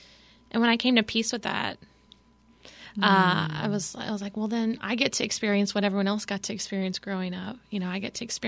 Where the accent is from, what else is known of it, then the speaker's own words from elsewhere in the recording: Lafayette, Louisiana, United States; I am from Lafayette, but my dad is from down the bayou